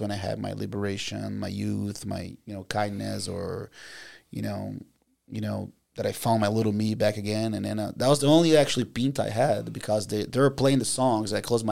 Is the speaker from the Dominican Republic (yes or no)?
no; United Kingdom; And then I said, well, because I come from Great Britain.